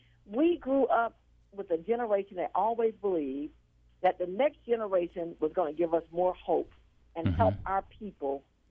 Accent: Orlando, Florida, United States; in my African-American neighborhood that I grew up in Orlando.

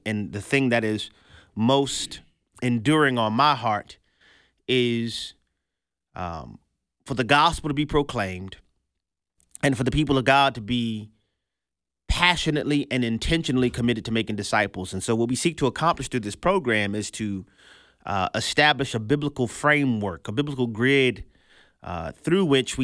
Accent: New Orleans, Louisiana, United States; growing up in New Orleans, and all my New Orleans people are going to know what I'm talking about, we had neutral grounds.

